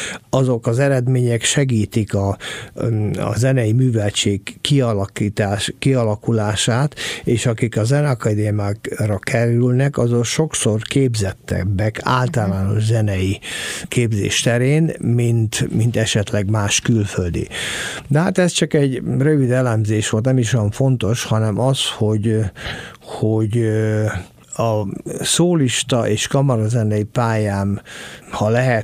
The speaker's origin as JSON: {"language": "Hungarian", "country": "Hungary", "said": "1976-ban a Nemzetközi Villalobos versenyt egyetlen európai résztvevőként, magyarként megnyertem"}